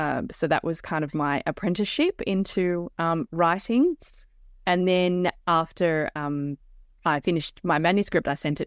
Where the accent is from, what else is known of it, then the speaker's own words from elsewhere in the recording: Sydney, New South Wales, Australia; growing up in the Shire in Sydney